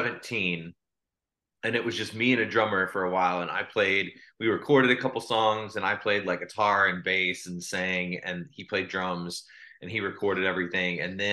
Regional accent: Illinois, United States; now in St. Louis, United States; So I'm in St. Louis, Missouri, and I grew up in Illinois about an hour away from here. I actually grew up on a farm, and then I moved to the city as soon as I was old enough to move, because I grew up in a really small town

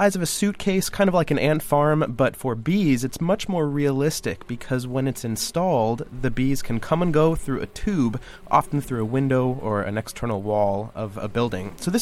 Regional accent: Manhattan, New York, United States; born there; I was born in Manhattan, and my parents are educators.

